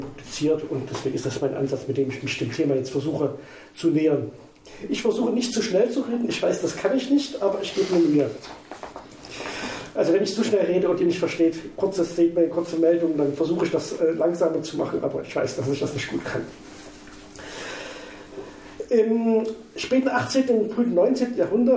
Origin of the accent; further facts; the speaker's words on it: Leipzig, Saxony, Germany; also born or lived in Hannover; now in Halle, Germany; seit ich in Hannover gelebt habe. Ich komme ursprünglich aus Leipzig, wohne jetzt in Halle.